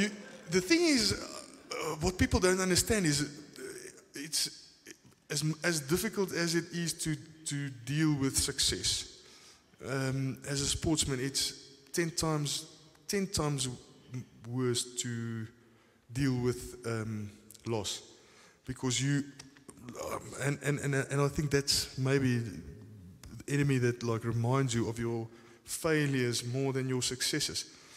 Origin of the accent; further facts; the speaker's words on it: South Africa; because as a South African, you're thinking they're here